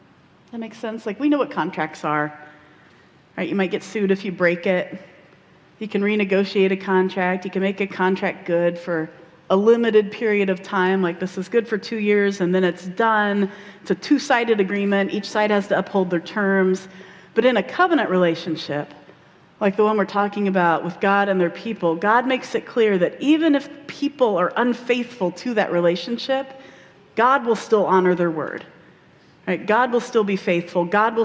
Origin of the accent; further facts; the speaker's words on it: Midwest, United States; I'm a Midwesterner. I love my salt.